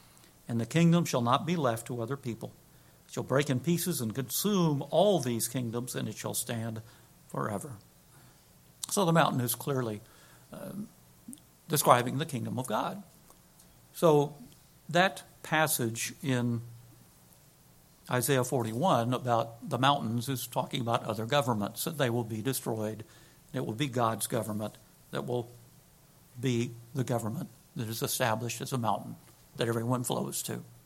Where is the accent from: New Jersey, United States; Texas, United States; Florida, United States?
Texas, United States; Houston; Now, I'm not trying to trash Houston, but I'm glad that it's my hometown.